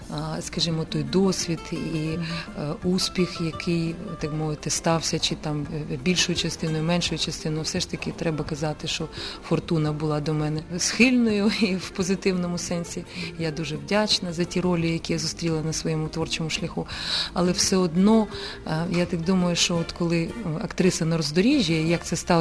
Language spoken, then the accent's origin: Ukrainian; Lviv, Lviv Oblast, Ukraine; born there; Вони ж, знаєте, львівський це акцент. І таке рідне мені. Ну, я народилася у Львові.